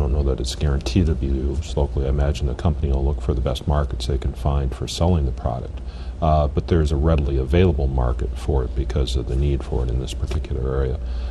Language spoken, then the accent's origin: English; Northern Plains, United States; I come from the Northern Plains.